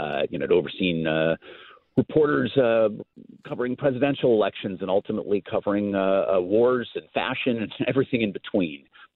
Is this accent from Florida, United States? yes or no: no; California, United States; I'm from Southern California. Los Angeles is such a polyglot, such a wildly multicultural, you know, outrageously and extravagantly drawing upon, you know, places from all over the world.